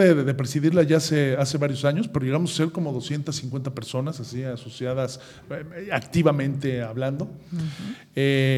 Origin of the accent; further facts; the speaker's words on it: Mexico; now in Spain; Y nosotros como mexicanos, aquí en España también, se forman también tribus